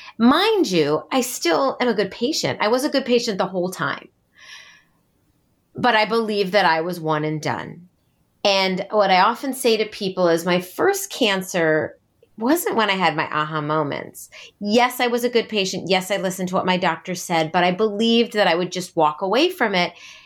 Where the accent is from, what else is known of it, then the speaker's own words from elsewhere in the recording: Midwest, United States; I grew up in the Midwest too, and moving now out to the East Coast, everybody calls it soda